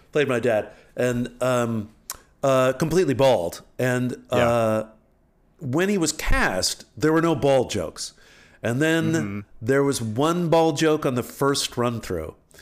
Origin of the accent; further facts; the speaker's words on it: Alexandria, Virginia, United States; when I grew up in Alexandria, Virginia, where I came from, and in my high school, I was actually kind of a good-looking guy.